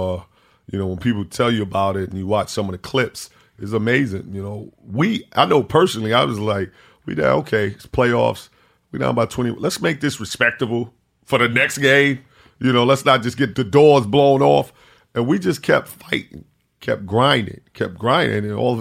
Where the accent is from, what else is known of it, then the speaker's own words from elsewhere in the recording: New York, United States; But I'm from New York. I was tough-skinned.